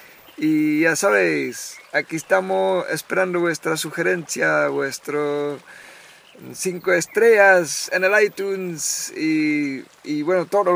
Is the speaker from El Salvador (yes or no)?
no; Czechia; Spanish is a second language; como yo no soy español, pues claro, ya se habéis dado cuenta, seguramente, pues yo soy de República Checa, pero claro, lo intento con el andaluz, con el español